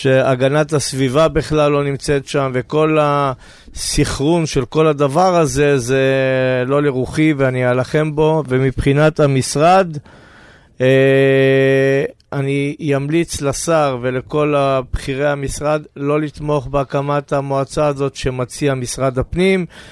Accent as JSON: {"language": "Hebrew", "town": "Kiryat Bialik", "region": "Haifa District", "country": "Israel", "tie": "born or raised there", "said": "ובגיל, כן, בגיל 5-6 הגענו לקריית ביאליק, וכן, אני היום אפשר להגיד תושב הקריות, ונולדתי בחיפה."}